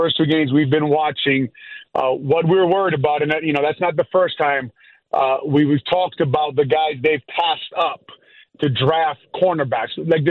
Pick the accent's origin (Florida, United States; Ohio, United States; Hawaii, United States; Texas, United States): Hawaii, United States; For me, growing up in Hawaii on an island, it'd be … Reggae is huge in Hawaii.